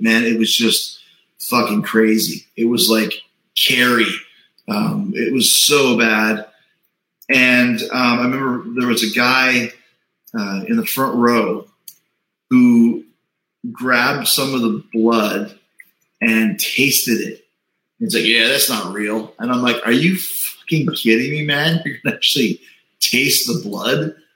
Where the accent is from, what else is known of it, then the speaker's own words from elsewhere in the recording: Winnipeg, Manitoba, Canada; I'm from Winnipeg.